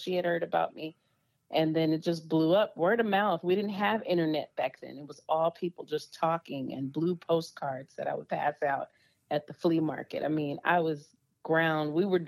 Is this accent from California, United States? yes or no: no; New Orleans, Louisiana, United States; I'm from New Orleans. I'm like a jambalaya.